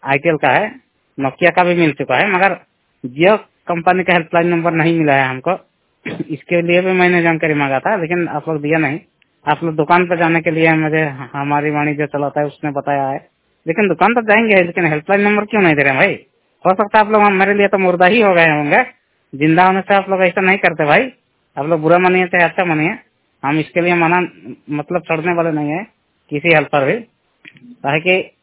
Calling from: Kumar Reding, Jharkhand, India; गांव कुमार रेडिंग की ओर से राज्य झारखंड जिला सरायकेला खरसावां से बात कर रहा हूं।

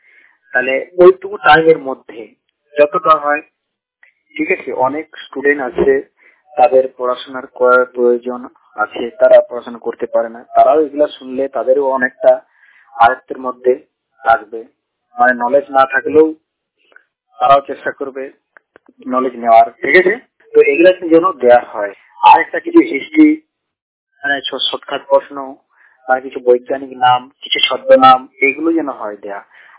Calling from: Bhannarphul, West Bengal, India; আমি পশ্চিমবঙ্গের মধ্যে বাঁকুড়া জেলার ভান্নারফুল গ্রাম থেকে বলছি।

